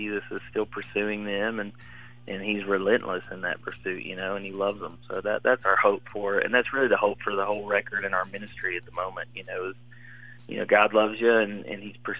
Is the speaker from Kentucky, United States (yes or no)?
yes; Kentucky, United States; So I'm in Kentucky, and I believe here in my hometown, it's like probably 39, 41, somewhere in there.